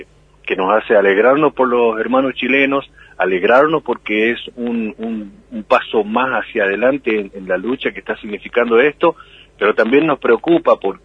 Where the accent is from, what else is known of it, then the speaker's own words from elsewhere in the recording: Argentina; sabemos cuán permeables somos los argentinos con algunas áreas de nuestros gobiernos